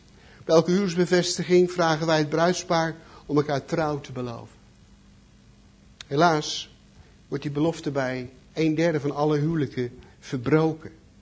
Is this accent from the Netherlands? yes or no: yes; North Brabant, Netherlands; ik kom uit Brabant natuurlijk, waar we nu wonen.